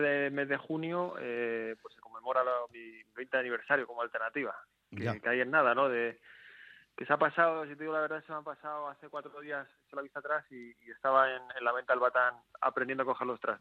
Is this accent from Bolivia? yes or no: no; Madrid, Community of Madrid, Spain; soy de Madrid, vivo en Madrid